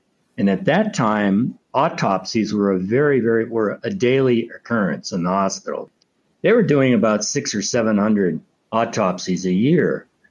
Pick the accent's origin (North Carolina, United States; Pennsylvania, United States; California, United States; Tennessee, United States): Pennsylvania, United States; Erie; I grew up in Northwest Pennsylvania in the town of Erie, where my family's been settled since the 18th century.